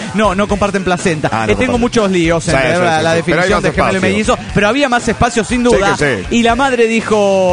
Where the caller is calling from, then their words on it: Guadalajara, Jalisco, Mexico; de Guadalajara, Jalisco, México.